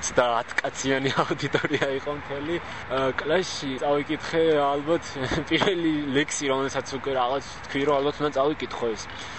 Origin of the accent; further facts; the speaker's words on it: Tbilisi, Georgia; also born or lived in Kiziki, Kakheti; მე ხევსური ვარ წარმოშობით, მაგრამ დავიბადე ქიზიყში, კახეთის მხარეს, გავიზარდე 6 წლამდე, მერე გავიზარდე თბილისში